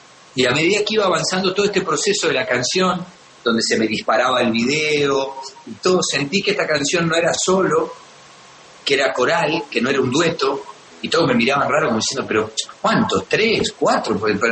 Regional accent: Colombia; Yo soy colombiano

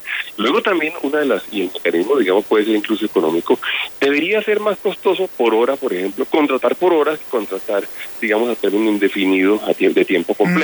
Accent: Colombia; Nosotros no podemos estar satisfechos como colombianos

